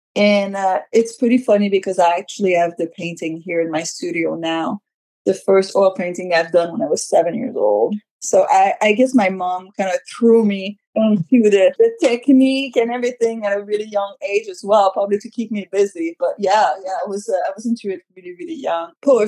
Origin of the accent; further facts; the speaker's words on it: Quebec, Canada; I'm originally from Quebec, Canada